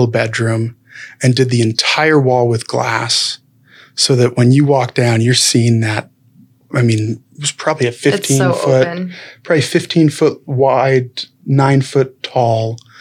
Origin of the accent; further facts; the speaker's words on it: Utah, United States; I'm from Utah born and raised, and my grandmother would have said that there's a flex room and a celestial room.